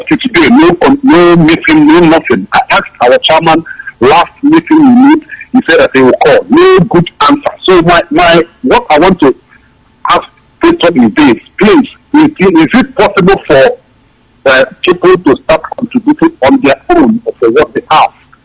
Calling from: Ukraine; I'm calling from Ukraine.

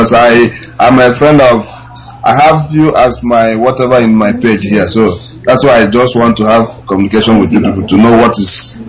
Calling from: Italy; I'm calling from Italy.

